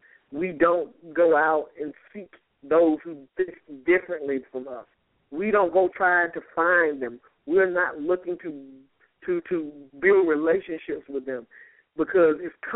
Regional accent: United States; Why can't I just be an American? I am an American.

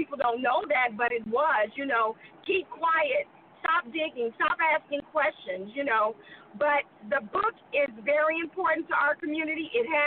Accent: Kansas City, Missouri, United States; I am from the Kansas City Metroplex.

